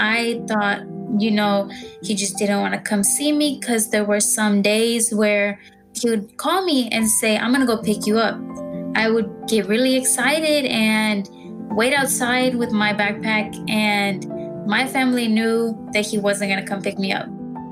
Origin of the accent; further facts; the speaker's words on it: Dallas, Texas, United States; I'm 17 and I'm from Dallas, Texas.